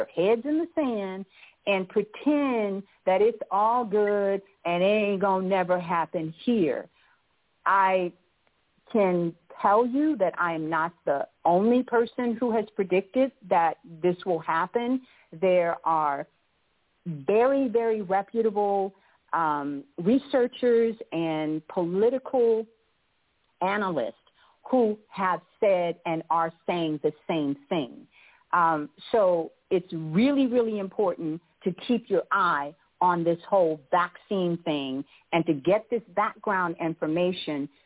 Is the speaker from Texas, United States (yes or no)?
yes; Texas, United States; Now, I'm talking to you from Texas. I am originally from Texas, and our motto is don't mess with Texas.